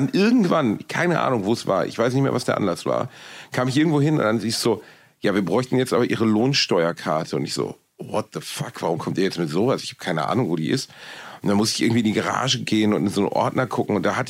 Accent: Germany; first language German; Ganz ehrlich, ich bin Deutscher und Deutsch ist meine Muttersprache

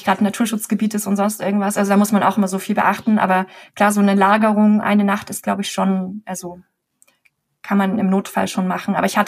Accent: Thuringia, Germany; moved away as an adult; now in Munich, Germany; Ich bin in Thüringen aufgewachsen. Ich bin Thüringerin.

